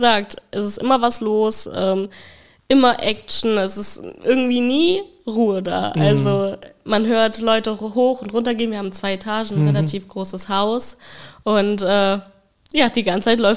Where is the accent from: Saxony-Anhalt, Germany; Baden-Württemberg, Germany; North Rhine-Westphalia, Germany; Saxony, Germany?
North Rhine-Westphalia, Germany; komme aus der Nähe von Aachen, gehe momentan noch zur Schule und mache jetzt demnächst im Sommer mein FSJ.